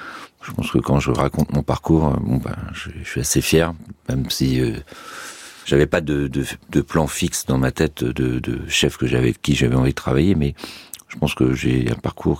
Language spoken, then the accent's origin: French; Brittany, France; Je suis breton.